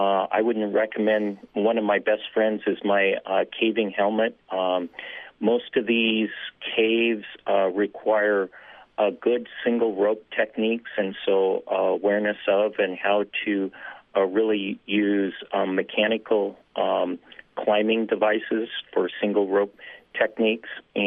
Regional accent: Seattle, Washington, United States; I was working for the Forest Service as an archaeologist, and I grew up in Seattle, kind of into mountaineering.

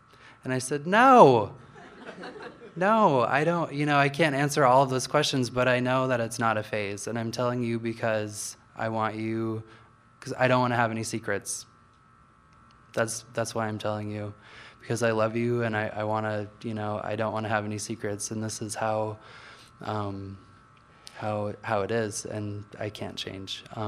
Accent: Juneau, Alaska, United States; So, I'm from Juneau. I moved here in May, and I'm Tlingit and Filipino on my dad's side.

